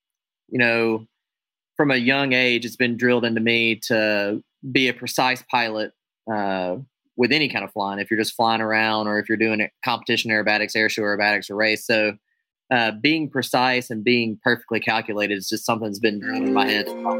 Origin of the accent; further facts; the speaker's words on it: United States; I'm an American aerobatic air show pilot and now air race pilot.